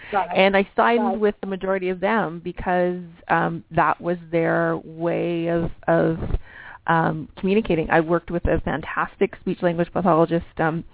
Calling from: Canada; I'm calling from Canada, and I am not a speech-language pathologist.

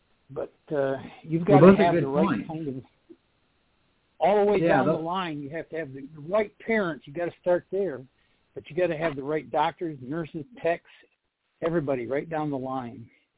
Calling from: Michigan, United States; Peninsula of Michigan.

